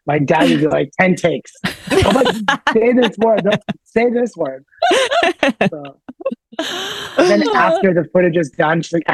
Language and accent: English; Canada; also born or lived in United States; I'm 100% blood Persian, but I grew up in Canada and in America, right? So like culturally, I'm mixed